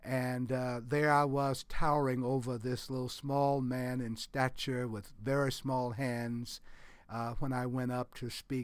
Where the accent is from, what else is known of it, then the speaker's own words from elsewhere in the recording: Indianola, Mississippi, United States; I first became aware of Dr. King as a child when I was in the fifth or sixth grade growing up in the Delta of Mississippi.